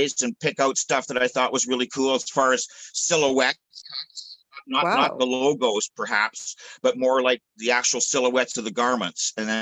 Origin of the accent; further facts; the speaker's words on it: Brandon, Manitoba, Canada; This is where I live. I grew up in Brandon